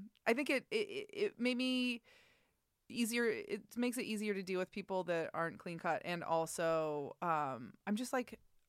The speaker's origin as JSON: {"language": "English", "region": "Indiana", "country": "United States", "said": "Yeah, I am. I'm from Northwest Indiana, like right outside of Chicago"}